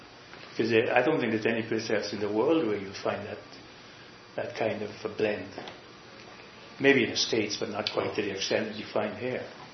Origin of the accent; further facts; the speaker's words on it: St. Vincent & Grenadines; born there; also born or lived in Curaçao / England; Like, I was born in St. Vincent, which is, you go anyway from pure white to jet black, and everything in between. But then I lived in Curacao for about 9 years